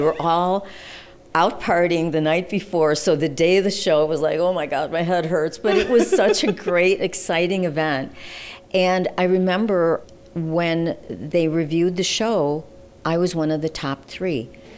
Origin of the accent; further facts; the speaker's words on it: Chicago, Illinois, United States; I was born on Taylor Street and I grew up on Well, technically the southwest side of Chicago, but when I started working, I moved to the north side.